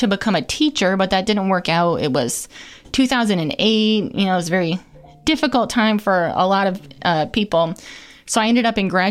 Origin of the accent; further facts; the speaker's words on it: New York, United States; I'm not. I'm actually from Western New York.